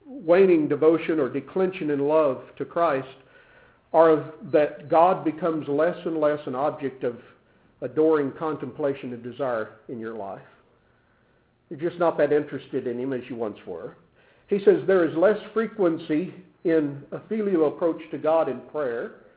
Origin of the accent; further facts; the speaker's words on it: Texas, United States; I was from Texas, and I grew up in the panhandle of West Texas, and we had cotton fields aplenty, and cotton was just real thick.